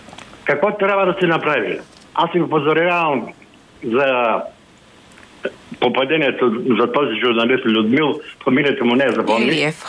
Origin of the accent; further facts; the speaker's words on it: Sofia, Sofia City, Bulgaria; от София съм.